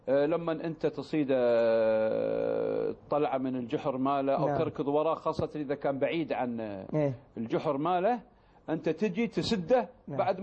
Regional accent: Kuwait; كان للشباب عندنا في الكويت هني نصيب

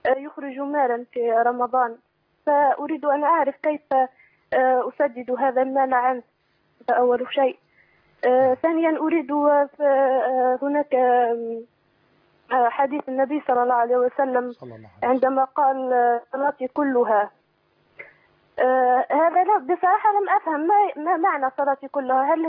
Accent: Tunisia

